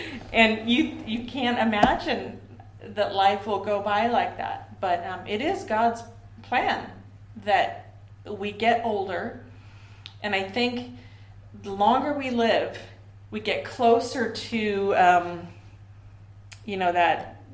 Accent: California, United States; I grew up in Central California in a valley called the San Joaquin Valley.

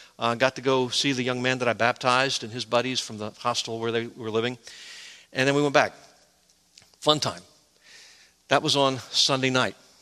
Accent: United States; But they had something different for me because I'm an American.

